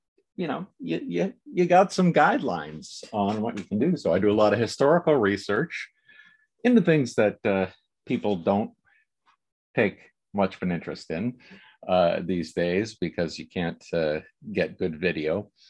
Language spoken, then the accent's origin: English; Midwest, United States; where I grew up in the Midwest, they certainly weren't in any of our bookstores.